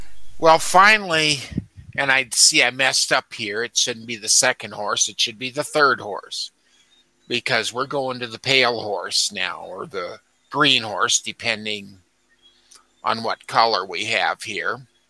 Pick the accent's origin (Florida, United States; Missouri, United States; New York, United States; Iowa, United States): Iowa, United States; And, you know, I grew up in Iowa, a lot of corn around there, a lot of soybeans.